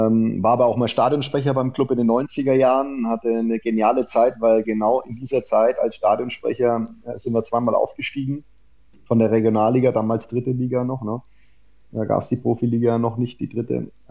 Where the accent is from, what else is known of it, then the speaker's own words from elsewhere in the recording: Nuremberg, Bavaria, Germany; born there; Gebürtiger Nürnberger